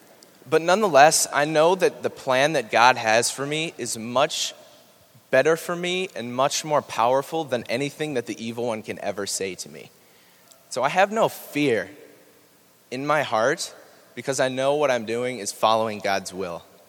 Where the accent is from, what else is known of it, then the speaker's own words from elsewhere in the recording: Sioux Falls, South Dakota, United States; I'm from St. Michael Parish in Sioux Falls, South Dakota.